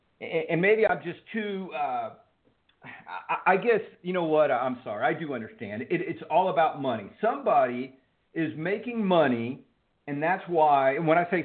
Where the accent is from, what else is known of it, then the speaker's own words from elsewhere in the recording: Houston, Texas, United States; I grew up in Houston, so it's always good to have a fellow Texan on the show.